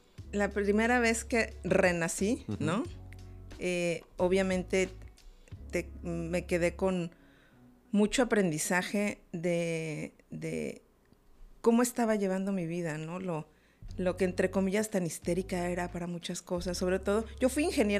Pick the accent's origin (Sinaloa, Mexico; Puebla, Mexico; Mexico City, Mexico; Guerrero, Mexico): Mexico City, Mexico; moved away as an adult; A los 20 años fue que nos salimos de la Ciudad de México.